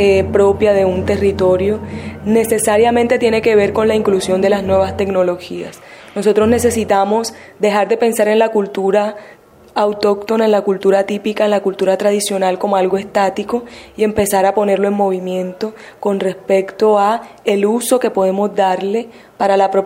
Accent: Cartagena, Bolívar, Colombia; he estado participando de la cultura de mi ciudad, porque yo soy de Cartagena

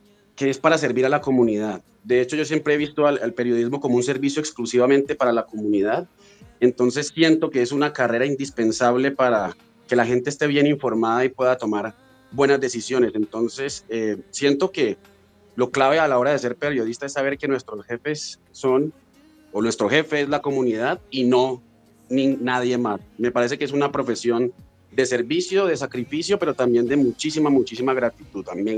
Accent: Cali, Valle del Cauca, Colombia; also born or lived in Bogotá; now in Melbourne, Australia; pude trabajar desde mi ciudad, yo soy caleño, trabajé para Telepacífico, para Univalle Estéreo y luego en Bogotá en varios medios, CMI, Canal Capital, City TV. Y ya después por cuestiones académicas y personales surgió la opción de irme para Australia. Yo vivo en Melbourne

